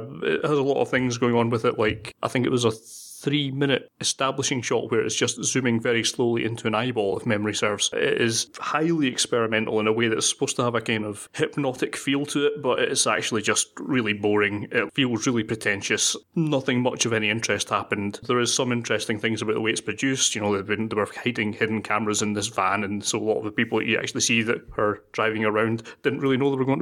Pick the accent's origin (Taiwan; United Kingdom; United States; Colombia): United Kingdom; Scotland; because, you know, Scotland, I'm Scottish, what are you going to do?